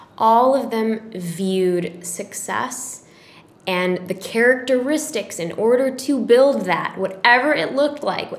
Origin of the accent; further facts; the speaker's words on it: Chicago, Illinois, United States; I was born and raised in Chicago. I was city girl.